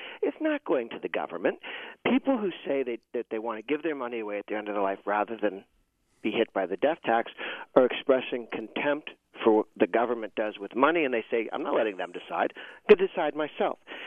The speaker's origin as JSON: {"language": "English", "region": "Massachusetts", "country": "United States", "said": "I'm from Massachusetts."}